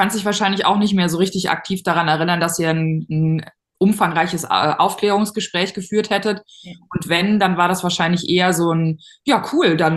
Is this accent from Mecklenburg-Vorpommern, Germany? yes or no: no; North Rhine-Westphalia, Germany; Ich komme aus der Nähe von Köln, Bonn, da so die NRW-Ecke.